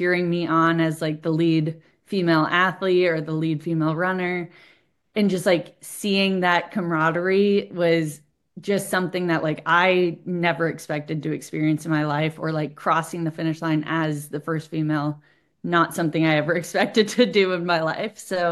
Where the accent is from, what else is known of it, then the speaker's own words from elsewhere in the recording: Ohio, United States; also born or lived in Wisconsin; And I'm from Ohio. So then I did one in Ohio. My family is all from Wisconsin. That's where I was born.